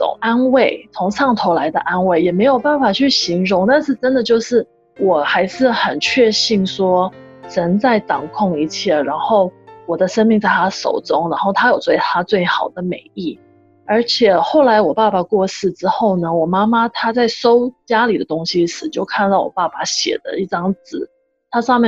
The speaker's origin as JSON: {"language": "Chinese", "country": "Canada", "tie": "born or raised there", "said": "我妈妈是从台湾来，我爸爸香港，然后我在这边生的，所以我就从小在加拿大长大的。"}